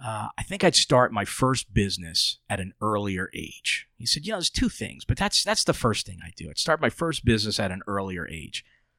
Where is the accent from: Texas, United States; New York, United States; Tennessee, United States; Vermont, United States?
New York, United States; And I just got to tell you, as a New Yorker, we don't like our skin touching many things.